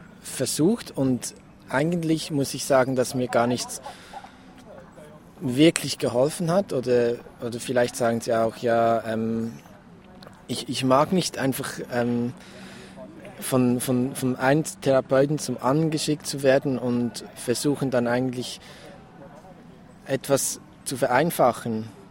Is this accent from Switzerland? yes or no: yes; Switzerland; also ich bin aus der Schweiz, bei uns wurde überhaupt keine Werbung gemacht